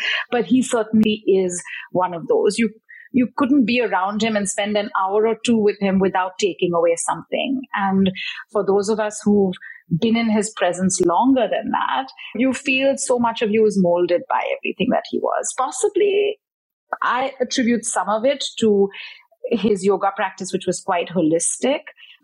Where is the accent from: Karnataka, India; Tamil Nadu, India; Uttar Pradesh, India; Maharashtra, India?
Maharashtra, India; Mumbai; I grew up in Bombay. That's where I was born. But my parents were born in Calcutta, so there's that influence. But I will always reference the fact that my grandparents and everyone who came before that is from what's now Pakistan.